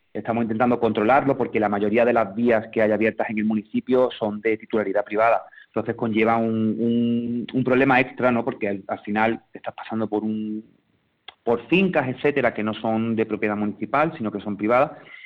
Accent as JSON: {"language": "Spanish", "town": "Alfarnatejo", "region": "Andalusia", "country": "Spain", "tie": "born or raised there", "said": "que Alfarnatejo os espera siempre. Yo, si tengo que vender una estación de mi pueblo, es el otoño, me encanta"}